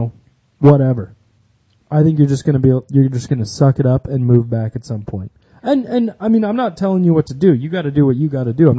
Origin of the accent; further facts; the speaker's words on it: California, United States; my East Coast geography sucks balls because, you know, I'm from California.